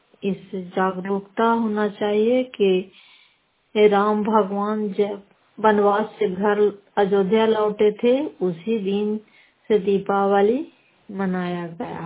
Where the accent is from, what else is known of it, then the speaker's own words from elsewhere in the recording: Nalanda, Bihar, India; घर फतेहपुर, पंचायत माकरौता, प्रखंड करारपसा, जिला नालंदा की निवासी हूँ।